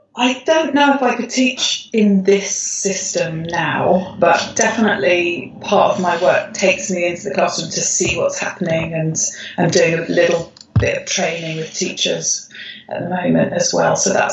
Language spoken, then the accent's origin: English; London, United Kingdom; I was born and raised in London, but by some coincidence started teaching abroad, and that meant I had to learn a different language while training.